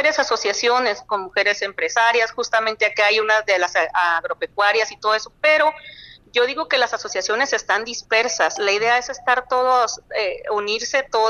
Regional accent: Culiacán, Sinaloa, Mexico; Me tocó estudiar en Ciudad Obregón, fíjate, en el ITSON, en Ingeniería Civil, pero yo pues nací obviamente ahí en Culiacán y estuve mucho tiempo viviendo ahí.

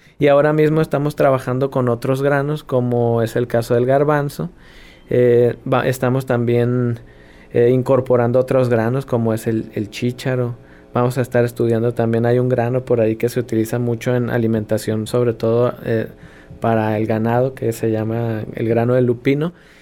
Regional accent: Mexico; porque como mexicanos tenemos muchas mejores fortunas

